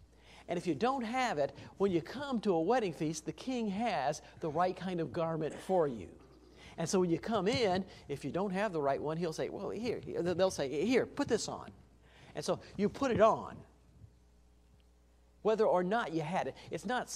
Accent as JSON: {"language": "English", "region": "Illinois", "country": "United States", "tie": "born or raised there", "said": "You know, we're meat and potatoes at every meal. That's how I grew up in Illinois."}